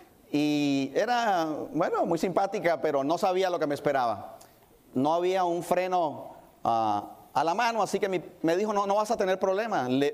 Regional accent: Puerto Rico; como dicen por allá en mi tierra, cerreras e indomables. El otro día me gustaba mucho ir al campo, a la finca con mis padres, con mis tíos a pasar vacaciones y a los que les gustan los caballos, allá en Puerto Rico hay muchos.

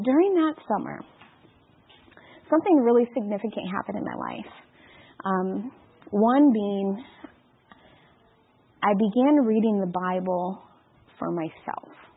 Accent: Michigan, United States; I am from Michigan.

